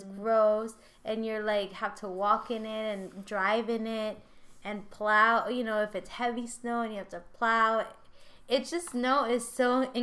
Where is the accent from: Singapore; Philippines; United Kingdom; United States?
United States; Philadelphia, Pennsylvania; I mean, I grew up in Philly.